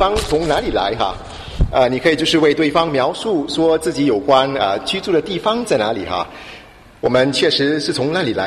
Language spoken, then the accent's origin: Chinese; Singapore; 那我从新加坡过来我们一家子从新加坡过来